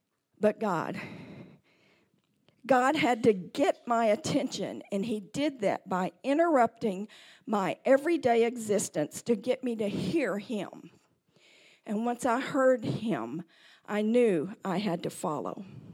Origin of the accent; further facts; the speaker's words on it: Midland, Texas, United States; Roy and I grew up in Midland, Texas. We went to school there. We got married there. We had our children there. In fact, my four kids were born in the same hospital I was born in.